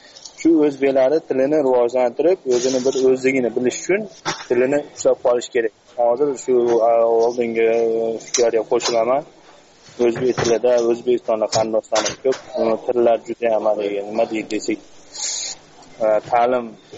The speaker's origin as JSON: {"language": "Uzbek", "country": "Kyrgyzstan", "said": "o'zim Qirg'izistondan bo'lsam ham, endi o'zbekman, endi naqsam o'zbek, hamma joyda o'zbekligimiz qolamizda."}